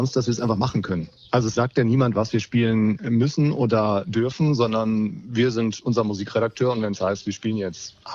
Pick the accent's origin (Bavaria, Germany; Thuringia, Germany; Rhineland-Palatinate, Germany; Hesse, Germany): Hesse, Germany; Friedberg; Und ich komme aus Friedberg.